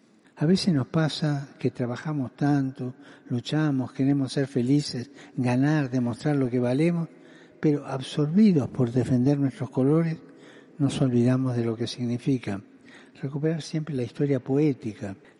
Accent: Argentina; tantas experiencias que como argentino viví en mi propia carne

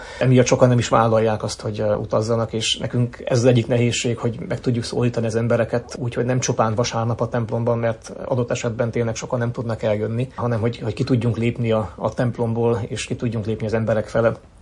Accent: Transylvania, Romania; now in United States

